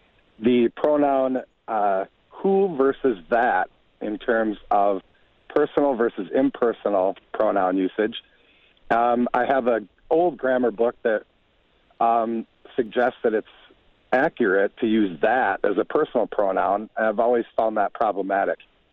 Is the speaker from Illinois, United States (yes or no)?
no; La Crescent, Minnesota, United States; I'm from La Crescent, Minnesota, and I'm an English teacher.